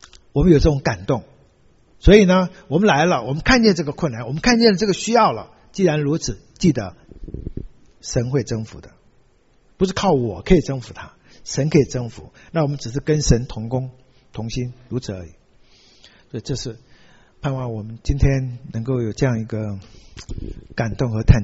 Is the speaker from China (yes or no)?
yes; China; 我们作为中国人，我没有理由不需要关心这样